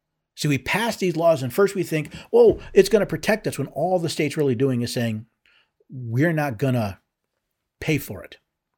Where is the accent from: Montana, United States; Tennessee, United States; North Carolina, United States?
Tennessee, United States; even my home state, Tennessee.